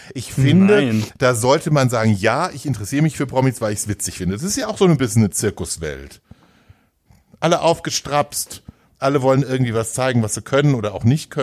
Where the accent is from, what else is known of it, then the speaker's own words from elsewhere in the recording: Frankfurt, Hesse, Germany; ich komme ja aus Frankfurt